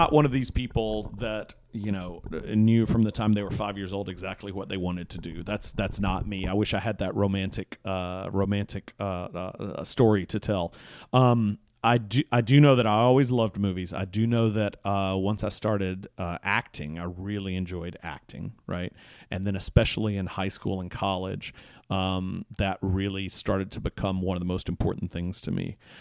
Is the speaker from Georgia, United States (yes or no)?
yes; Macon, Georgia, United States; I grew up in a relatively small southern town in the 70s. You know, I was born in 68.